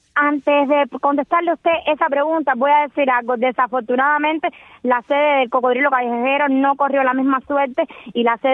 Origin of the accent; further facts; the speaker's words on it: Cuba; soy cubana